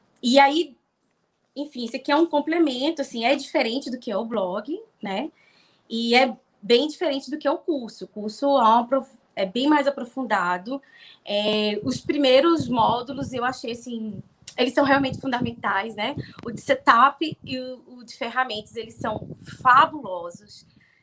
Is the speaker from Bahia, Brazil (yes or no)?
yes; Bahia, Brazil; now in Recife, Brazil; Eu sou natural da Bahia. Sou filha do … uma mistura de Minas com Bahia. E moro no Recife, Pernambuco.